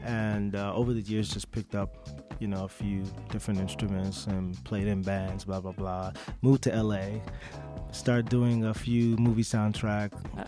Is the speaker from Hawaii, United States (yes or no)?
no; St. Louis, Missouri, United States; now in New York, United States; Well, I'm from St. Louis originally. Okay. I was born in St. Louis. I moved to New York, and that was it.